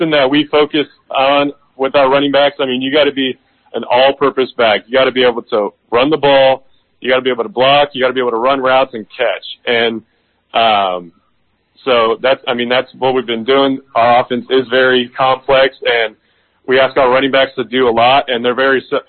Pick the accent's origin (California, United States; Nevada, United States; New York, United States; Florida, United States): California, United States; San Marcos; So I grew up in San Marcos, California, which is on the northern part of San Diego County. I went to Mission Hills High School.